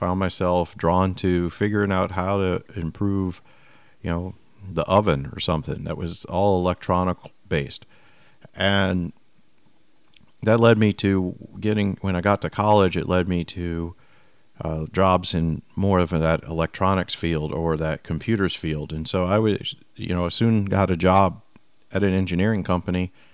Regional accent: New Orleans, Louisiana, United States; I'm from New Orleans

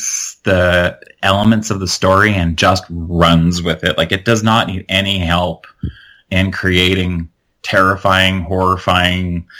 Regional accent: Winnipeg, Manitoba, Canada; Well, I grew up in Winnipeg, Manitoba, and it's a very old city.

